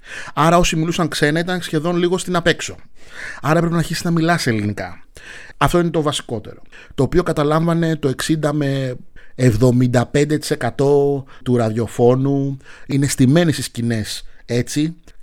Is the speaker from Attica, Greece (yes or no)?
yes; Athens, Attica, Greece; ενός Αφρικανού με ελληνικές ρίζες. Είναι η μίξη αυτών των δύο, διότι μεγάλωσα στην Ελλάδα